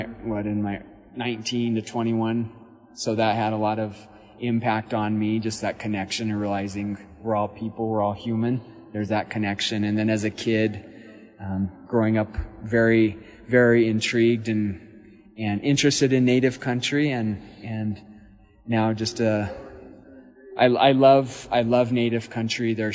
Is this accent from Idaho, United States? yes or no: yes; Twin Falls, Idaho, United States; now in Arizona, United States; born and raised in Twin Falls, Idaho.